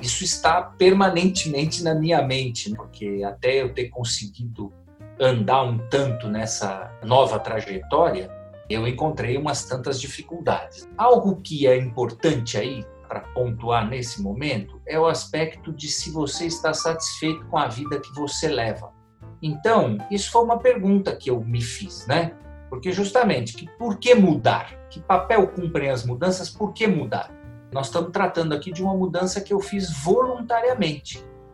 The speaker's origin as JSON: {"language": "Portuguese", "region": "São Paulo", "country": "Brazil", "tie": "born there", "lives_now": "Campinas, Brazil", "said": "eu sou nascido em São Paulo e acabei vindo estudar em Campinas, porque eu entrei na Unicamp para fazer engenharia agrícola."}